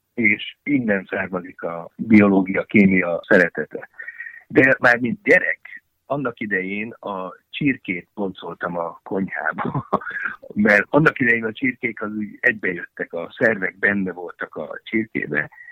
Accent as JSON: {"language": "Hungarian", "town": "Nagykőrös", "region": "Pest", "country": "Hungary", "tie": "born or raised there", "said": "Én Nagykőrösön születtem, az egy kis város, körülbelül egy óra Pesttől vonattal"}